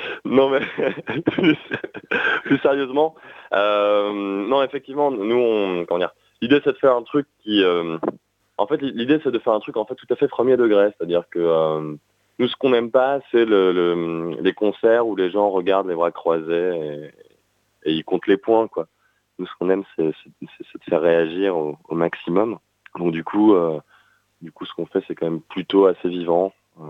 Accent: Paris, Île-de-France, France; parce que nous on vient des quartiers périphériques de Babylone, de Paris.

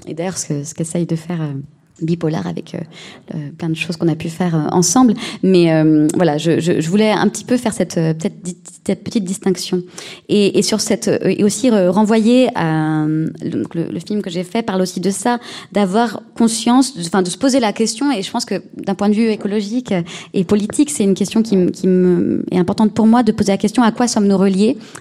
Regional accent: Viols-le-Fort, Occitanie, France; Moi, je viens de Viol-le-Fort, et je ne sais pas, en plus on est dans un territoire extrêmement aride

